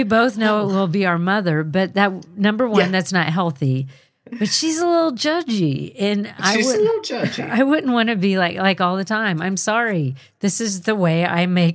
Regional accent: Massachusetts, United States; now in Florida, United States; So I live in Florida now, but I grew up in Massachusetts, and the house I grew up in was haunted.

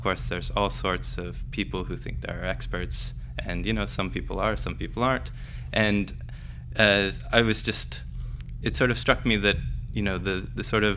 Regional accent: Oregon, United States; moved away as an adult; also born or lived in Toronto, Canada / Cambridge; I grew up in Oregon. I went to school there as a kid. I went to Stanford as an undergrad, did computer science, and then upon finishing there, I went over to Toronto for a master's and a PhD.

